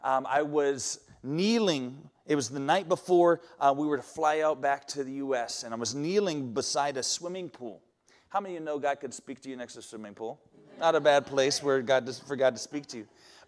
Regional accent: Brooks, Oregon, United States; I grew up here in Oregon, in Brooks, just north of Salem.

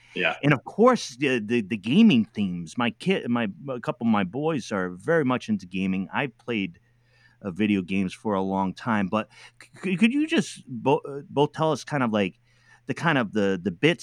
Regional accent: New England, United States; I'm from New England and have had limited exposure to that far north

